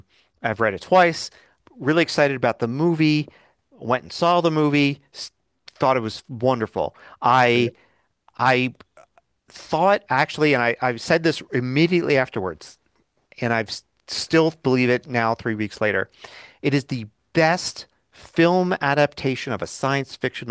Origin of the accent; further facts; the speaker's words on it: Philadelphia, Pennsylvania, United States; I do remember, since I grew up in Philadelphia, 1976 was a big year